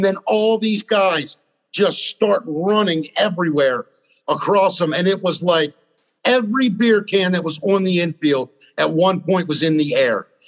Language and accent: English; Baltimore, Maryland, United States; I said, I'm actually from Baltimore, man. We have the Preakness.